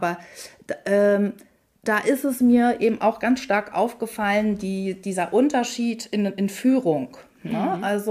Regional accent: Germany; Ich bin dann, als ich 30 wurde, zurückgezogen hier in meine Heimat, an die Ostseeküste. Ich bin dann nach Rostock, habe mir Rostock ausgesucht als Stadt.

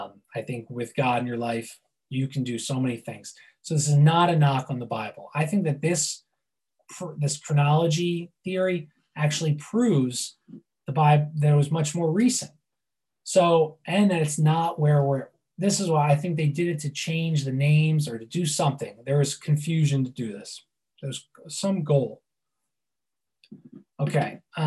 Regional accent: Northeast, United States; I'm from the Northeast. There's like places called that are Aliquippa, Tamaqua, all these Native American words.

